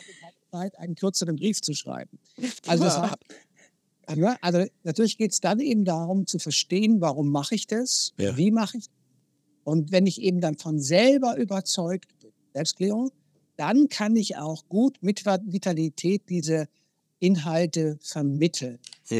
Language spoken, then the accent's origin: German; Konstanz, Baden-Württemberg, Germany; Also ich komme ja aus Konstanz